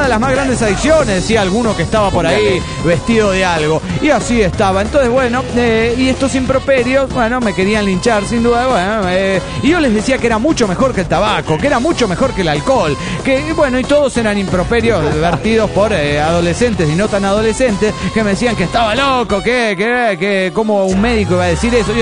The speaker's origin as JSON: {"language": "Spanish", "region": "San Luis", "country": "Argentina", "said": "de San Luis, Argentina."}